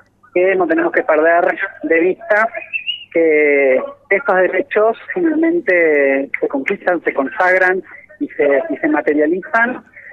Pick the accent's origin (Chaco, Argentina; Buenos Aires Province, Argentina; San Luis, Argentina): Buenos Aires Province, Argentina; Mar del Plata; allá en mi ciudad de Mar del Plata